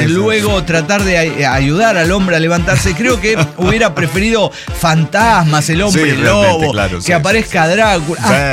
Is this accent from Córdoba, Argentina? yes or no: no; Azul, Buenos Aires Province, Argentina; born there; nací en Azul, Buenos Aires, Argentina